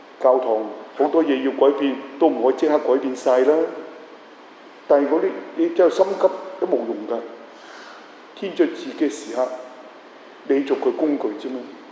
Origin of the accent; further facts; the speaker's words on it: China; 讓主耶穌嘅教導能夠入喺我哋中國人嘅心底。